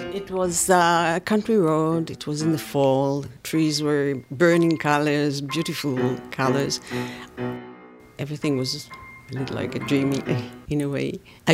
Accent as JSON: {"language": "English", "town": "Jerusalem", "region": "Jerusalem District", "country": "Israel", "tie": "born or raised there", "said": "I was born in Jerusalem and grew up there."}